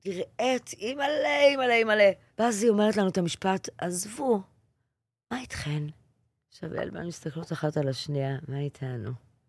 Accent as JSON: {"language": "Hebrew", "town": "Bnei Brak", "region": "Tel Aviv District", "country": "Israel", "tie": "born or raised there", "said": "אז אני גדלתי בבית של בנים. גדלנו בבני ברק. לא הייתי דתייה, אבל כל החברים שלי היו מפרדס קאץ."}